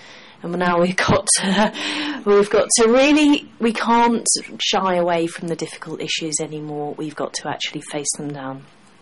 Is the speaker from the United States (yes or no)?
no; United Kingdom; Of course, being British, I can't actually cope with being publicly praised at all